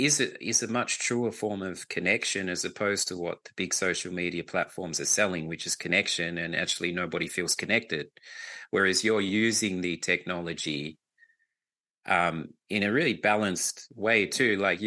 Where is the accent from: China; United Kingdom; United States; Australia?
Australia; now in Hamburg, Germany; being here in Hamburg, sometimes I feel quite isolated as an Australian